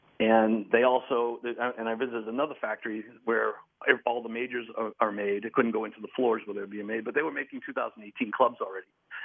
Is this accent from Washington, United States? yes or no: no; Arlington, Massachusetts, United States; Oh, I grew up in Arlington.